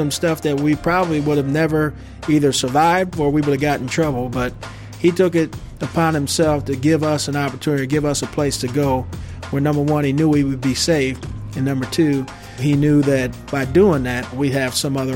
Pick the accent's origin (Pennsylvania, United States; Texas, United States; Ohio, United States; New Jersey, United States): New Jersey, United States; Palmyra; Well, I'm from Palmyra, New Jersey. That's where I was born and grew up there. It was a small town, just right across the bridge from Northeast Philadelphia.